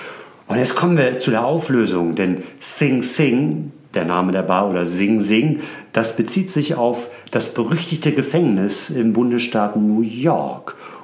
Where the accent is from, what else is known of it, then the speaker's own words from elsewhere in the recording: Hamburg, Germany; born there; Ich bin ein gebürtiger Hamburger